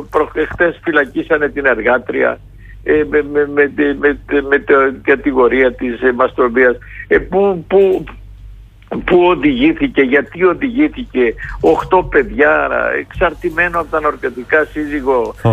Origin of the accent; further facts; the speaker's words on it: Western Greece, Greece; το βλέπω και στην πατρίδα μου κάτω στην Ηλία, Αχαΐα, Πελοπόννησο, Ιόνια